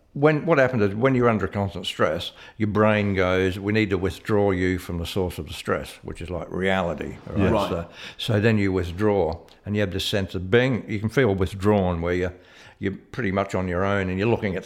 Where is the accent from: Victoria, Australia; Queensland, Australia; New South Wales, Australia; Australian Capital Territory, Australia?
New South Wales, Australia; Sydney; I said, I'm from Sydney in the area and all that sort of shit.